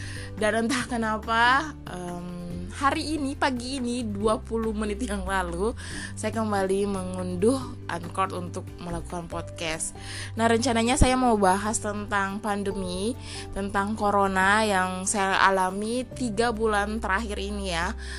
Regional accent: Maros, South Sulawesi, Indonesia; nggak merembak ke Indonesia, bahkan ke daerah saya di Maros ini ya

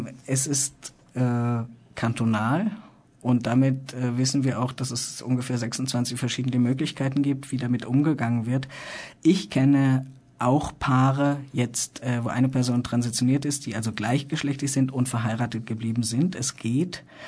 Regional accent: Germany; Wir sind beide Deutsche

